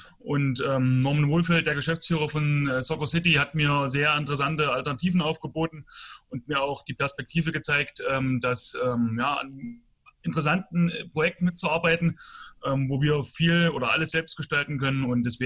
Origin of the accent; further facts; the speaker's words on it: Bad Langensalza, Thuringia, Germany; born there; komme gebürtig aus Bad Langensalza und bin seit 8 Jahren Fußballtrainer am Nachwuchs.